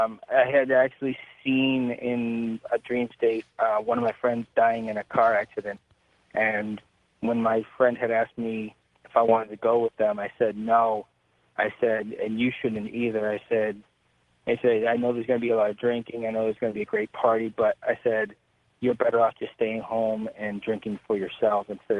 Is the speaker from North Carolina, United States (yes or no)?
no; Pittsburgh, Pennsylvania, United States; I'm from Pennsylvania.